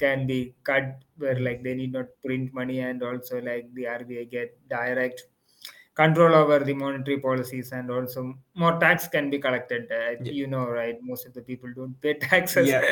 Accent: Kerala, India; I'm from Kerala, where like a lot of, I think, institutions are coming up

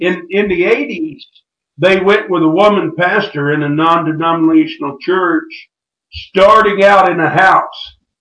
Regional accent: Missouri, United States; I'm from Missouri, and Jesse James and I had a lot in common.

